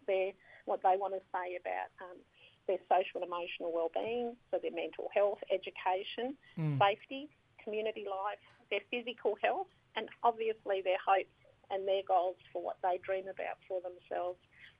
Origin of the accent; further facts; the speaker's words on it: Perth, Western Australia, Australia; Beverley, and my grandmother's country is down in further south into Woodnelling. I grew up on Wadjuk Budja in Perth, and I am the eldest daughter of the eldest daughter in my family.